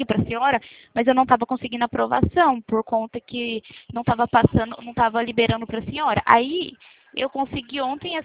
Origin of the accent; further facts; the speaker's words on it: Presidente Prudente, São Paulo, Brazil; Eu sou de Prudente